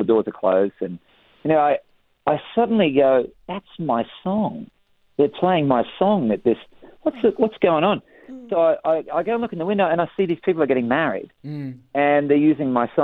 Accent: Queensland, Australia; I played so many kind of gigs growing up in Queensland.

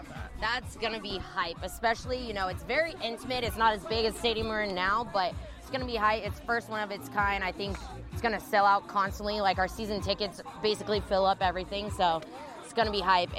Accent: California, United States; I'm from Cali

